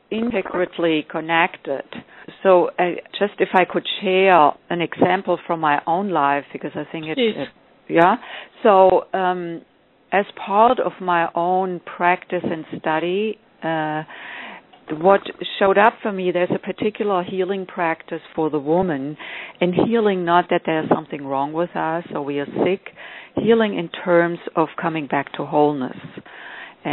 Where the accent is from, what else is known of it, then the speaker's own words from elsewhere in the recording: Germany; As you mentioned, I grew up in Germany.